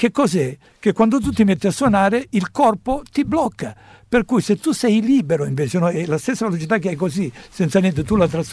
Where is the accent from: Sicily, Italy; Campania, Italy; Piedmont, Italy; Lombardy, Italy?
Sicily, Italy; Catania; No, vengo da Catania.